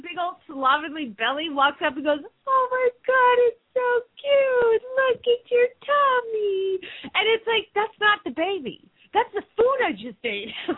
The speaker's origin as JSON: {"language": "English", "town": "Phoenix", "region": "Arizona", "country": "United States"}